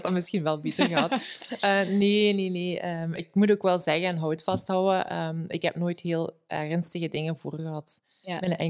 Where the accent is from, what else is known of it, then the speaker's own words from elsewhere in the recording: Limburg, Netherlands; omdat ik kom uit Limburg, zoals iedereen kan horen.